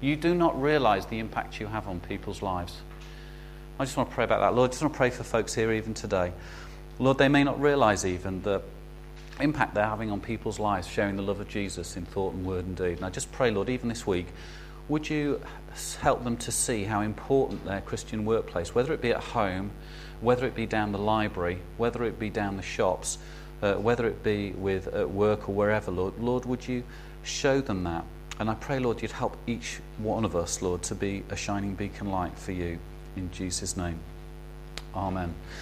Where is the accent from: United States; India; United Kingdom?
United Kingdom; Birmingham, West Midlands; I can say that because I'm from Birmingham